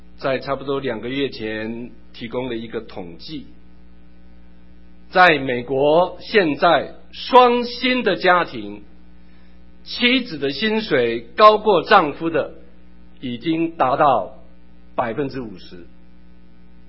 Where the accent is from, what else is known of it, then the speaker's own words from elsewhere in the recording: China; 说穿了就像我们中国人的对联一样